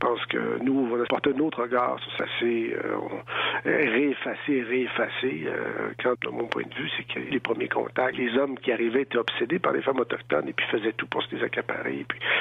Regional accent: Quebec, Canada; now in Ottawa, Canada; le territoire du Grand Nitassinan, le territoire traditionnel Innu, là, c'est de là que je viens, mais maintenant, je suis à Ottawa.

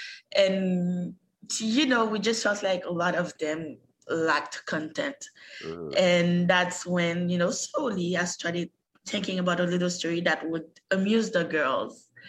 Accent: Haiti; also born or lived in Canada; I was raised in Haiti and in Canada. Mm-hmm. So I love both cultures.

